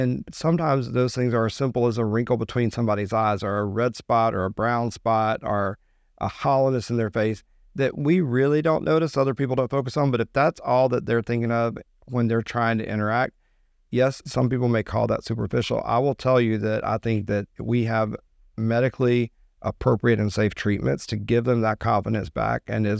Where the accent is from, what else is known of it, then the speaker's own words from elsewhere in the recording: the South, United States; accent: Southern; And I told you, I grew up in the South. I had a much deeper accent.